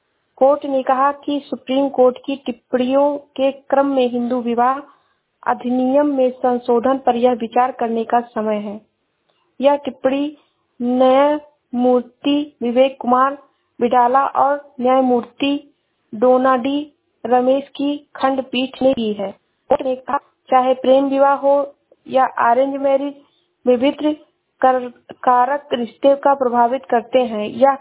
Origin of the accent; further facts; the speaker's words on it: Shravasti, Uttar Pradesh, India; मैं जिला श्रावस्ती से हूँ।